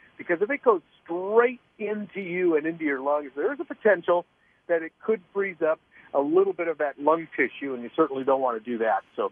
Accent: Minnesota, United States; You know, I grew up in Minnesota, and we had a couple of nights where it got down pretty cold.

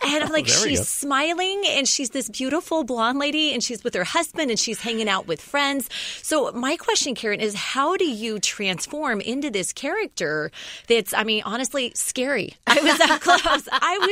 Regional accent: the South, United States; Well, I grew up in the South, and I went to Catholic school.

